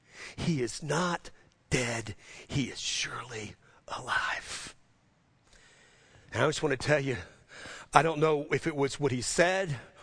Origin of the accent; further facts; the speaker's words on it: New Orleans, Louisiana, United States; I'm from New Orleans. I still don't know what they are.